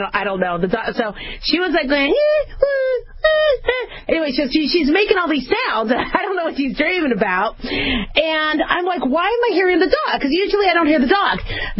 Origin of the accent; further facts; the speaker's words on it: Phoenix, Arizona, United States; I grew up in Phoenix, Arizona. We'd have monsoons. We'd have trees crash onto our house.